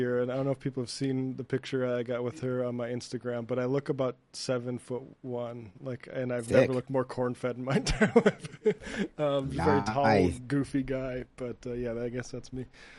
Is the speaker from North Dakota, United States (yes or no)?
yes; North Dakota, United States; the governor of my home state, North Dakota